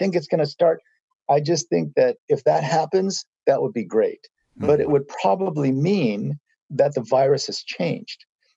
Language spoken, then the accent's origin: English; Iowa, United States; I'm an Asian American, and I grew up in Iowa, and I lived through every single Asian stereotype and slur and name-calling experience that you could ever imagine.